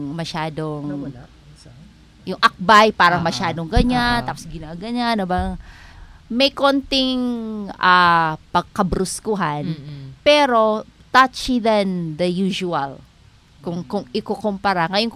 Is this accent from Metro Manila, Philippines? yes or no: no; Eastern Visayas, Philippines; mga waray kasi kami.